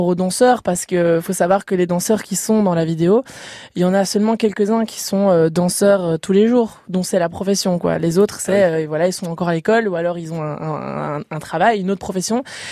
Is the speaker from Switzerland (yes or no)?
no; Charleroi, Wallonia, Belgium; quand j'ai dit que je venais de Charleroi lors de The Voice